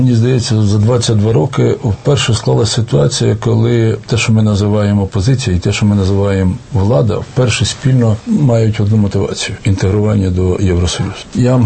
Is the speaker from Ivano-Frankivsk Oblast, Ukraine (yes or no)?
no; Sumy Oblast, Ukraine; можливо, частина моєї рідної Сумщини.